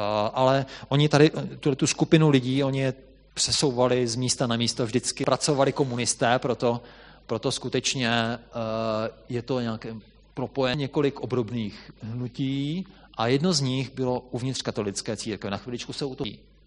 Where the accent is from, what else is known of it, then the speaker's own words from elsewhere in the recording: Bulgaria; Ne, já jsem Bulharka.